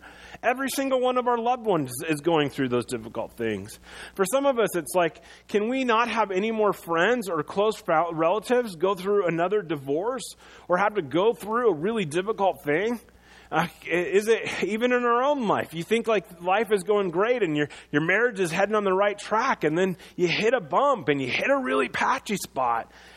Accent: Iowa, United States; I'm the guy in growing up in Iowa.

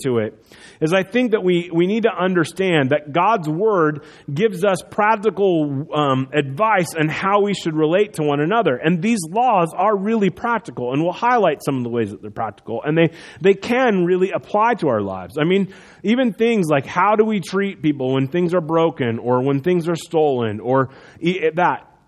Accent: United States; And it breaks my heart as an American that that's part of our history.

